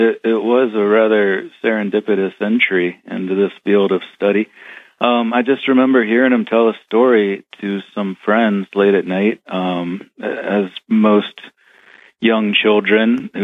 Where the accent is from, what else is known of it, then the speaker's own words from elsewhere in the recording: Ohio, United States; And I grew up in Northeast Ohio.